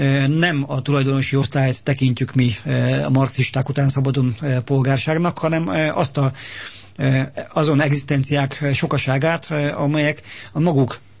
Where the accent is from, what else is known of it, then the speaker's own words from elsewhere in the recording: Hungary; Tehát az, hogy mi európaiak vagyunk, az azt jelenti, hogy magyarok vagyunk, és ezen öntudatunkat, önazonosságunkat kell ápolni, illetve erősíteni